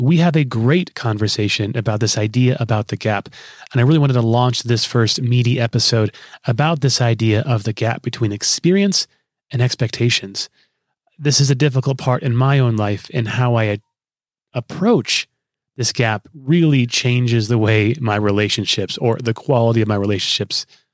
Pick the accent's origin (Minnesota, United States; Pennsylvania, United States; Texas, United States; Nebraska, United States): Nebraska, United States; And so I think it could be partly, sis, that we're from Nebraska.